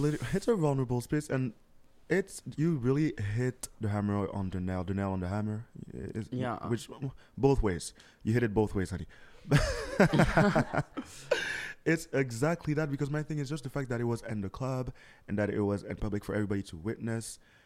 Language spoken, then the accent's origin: English; Montreal, Quebec, Canada; I'm from Montreal. Ça va?